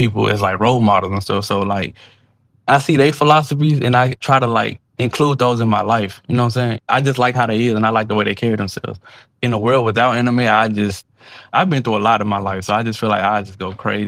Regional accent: Memphis, Tennessee, United States; just like the guy right here, Dallas Taylor, you know what I'm saying? I'm from Memphis, Tennessee.

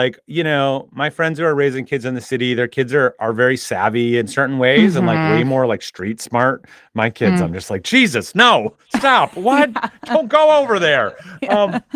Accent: Minneapolis, Minnesota, United States; I have a certain sense of guilt about not being back in my hometown, about not being back in Minneapolis.

